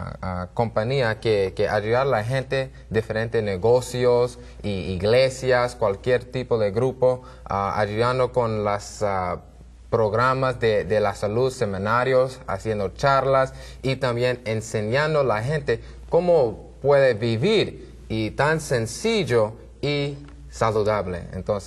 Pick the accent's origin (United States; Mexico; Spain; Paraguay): United States; Brooklyn, New York; Soy de Nueva York, de Brooklyn